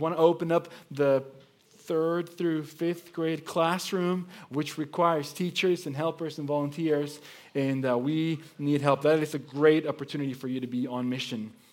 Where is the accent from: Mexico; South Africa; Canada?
Mexico; now in United States; I grew up in Mexico, played soccer all my life